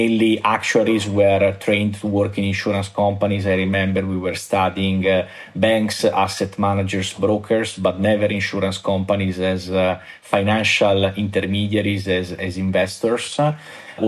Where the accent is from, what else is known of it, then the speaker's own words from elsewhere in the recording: Milan, Lombardy, Italy; English is a second language; I was born and grew up in Milano, so Lombardy in the north of Italy.